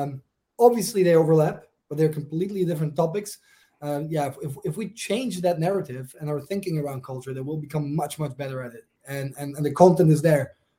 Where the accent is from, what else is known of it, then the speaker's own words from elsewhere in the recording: Netherlands; accent: Dutch; English is a second language; You can probably hear by my accent, I'm Dutch.